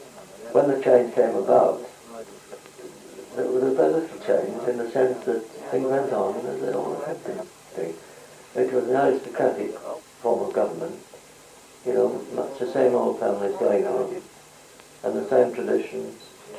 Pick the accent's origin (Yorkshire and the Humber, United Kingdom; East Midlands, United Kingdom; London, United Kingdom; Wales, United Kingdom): Yorkshire and the Humber, United Kingdom; Leeds; moved away as an adult; I came from Leeds and was appointed A.J. Kunanagala